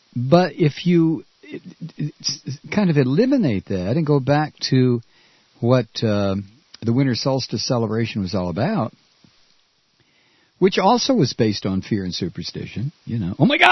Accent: Toledo, Ohio, United States; The two Chrysler plants in my hometown of Toledo will be shut down through nearly the entire month of January.

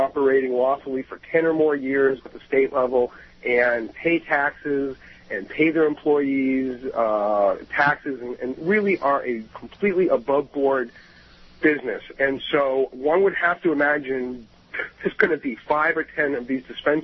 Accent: Massachusetts, United States; I'm from Massachusetts. Tip O'Neill was my political mentor.

